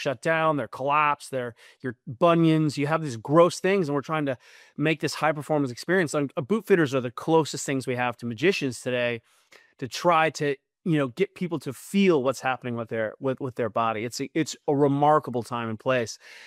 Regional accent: southern Germany, Germany; So again, I grew up in Southern Germany. Our school got out at noon on Wednesday. We ski.

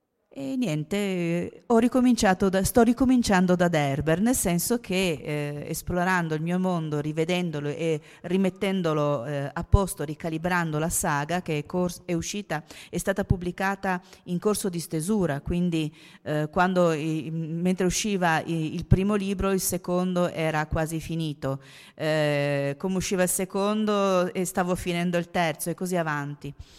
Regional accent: Trieste, Friuli-Venezia Giulia, Italy; Io sono triestina

